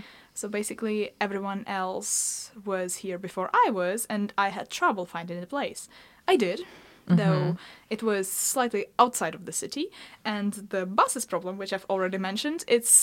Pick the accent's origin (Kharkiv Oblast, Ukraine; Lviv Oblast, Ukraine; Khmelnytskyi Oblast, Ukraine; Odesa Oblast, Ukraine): Lviv Oblast, Ukraine; Lviv; English is a second language; now in Germany; I come originally from Ukraine, Lviv, where I was born and sent to a school with amplification of German language studies.